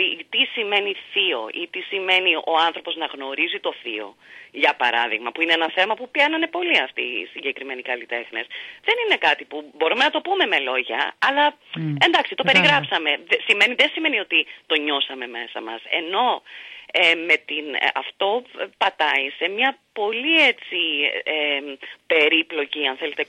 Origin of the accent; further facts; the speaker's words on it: Corfu, Ionian Islands, Greece; η Κέρκυρα είναι η καρδιά μου, είναι ο τόπος μου, πάντα ήταν.